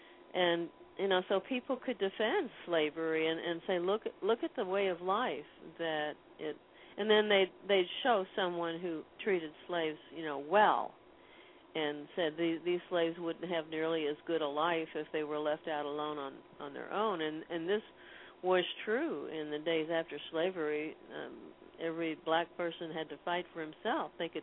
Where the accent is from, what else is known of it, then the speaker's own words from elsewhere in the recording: the South, United States; I was just being a Southerner and showing the Southern point of view